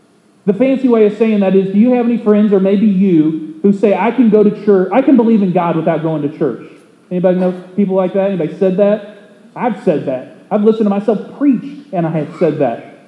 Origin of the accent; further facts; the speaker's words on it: Keokuk, Iowa, United States; The first job I ever had was at a little plant on the outskirts of my hometown in Keokuk, Iowa.